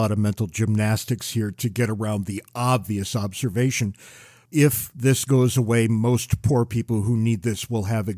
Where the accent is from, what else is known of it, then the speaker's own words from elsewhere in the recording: Connecticut, United States; We also saw this in my home state of Connecticut